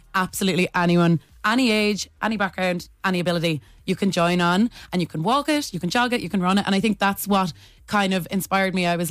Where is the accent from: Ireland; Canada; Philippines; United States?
Ireland; Tipperary, Munster; as you can probably hear from the accent, I'm from Tipperary. I'm not a Dub. And made the big journey from Tip